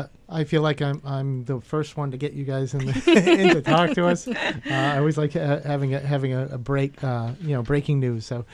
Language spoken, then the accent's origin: English; Taunton, Massachusetts, United States; I grew up in Taunton. I've always lived down this area.